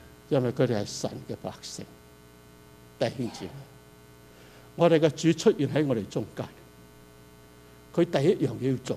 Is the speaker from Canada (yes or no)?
yes; Canada; 加拿大的政府是有权保护我们，因为我们是加拿大人。